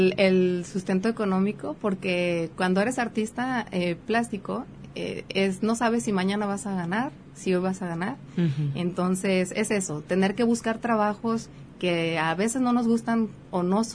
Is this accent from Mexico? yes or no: yes; Autlán, Jalisco, Mexico; also born or lived in Guadalajara; que ahorita habemos muchos autlenses. Bueno, realmente yo nací en Guadalajara, pero tengo la mayor parte de mi vida viviendo en Autlán.